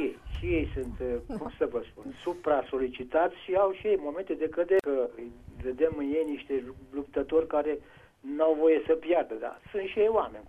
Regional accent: Brașov, Brașov County, Romania; eu sunt brașovean

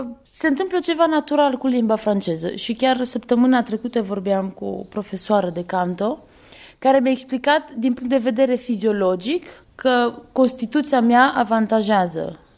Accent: Romania; Sunt româncă mititică

